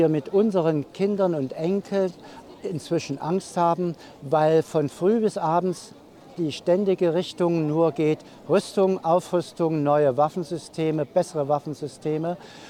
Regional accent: Weimar, Thuringia, Germany; born there; Ich bin hier zum Beispiel in Weimar geboren.

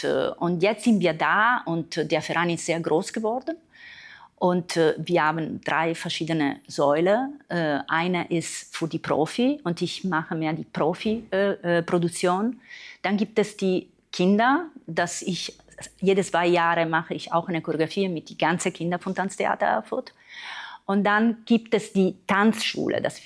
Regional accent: Palermo, Sicily, Italy; German is a second language; now in Germany; dass in Italien, woher ich komme, dass ich komme aus Sizilien, es war nicht diese Art und Weise zu tanzen.

